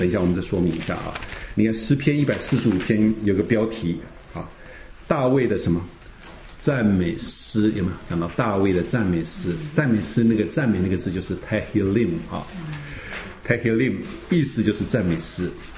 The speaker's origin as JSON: {"language": "Chinese", "country": "China", "said": "我们中国人要了解一下哈，不然你碰到天主教徒的时候，有时候鸡同鸭讲啊"}